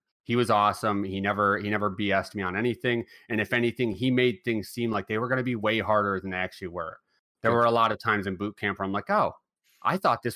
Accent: Waterbury, Connecticut, United States; Right out of high school, Waterbury, Connecticut, which is not making headlines for any good reasons

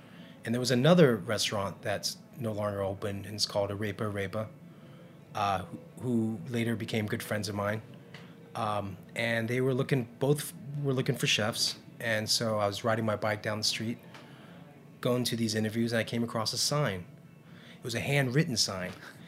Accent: California, United States; I think a lot of it has to do with Vietnamese tradition and growing up in California.

